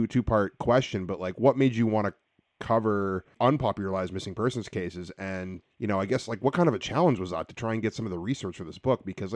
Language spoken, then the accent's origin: English; Ontario, Canada; I mean, I'm from Ontario. I live in BC now